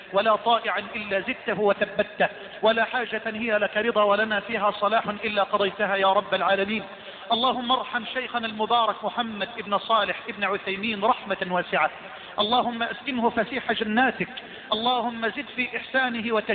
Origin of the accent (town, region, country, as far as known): Egypt